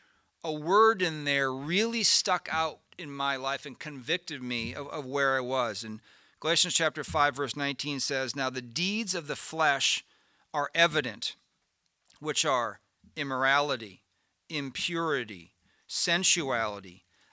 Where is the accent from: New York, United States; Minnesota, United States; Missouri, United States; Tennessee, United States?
Minnesota, United States; here I'm from Minnesota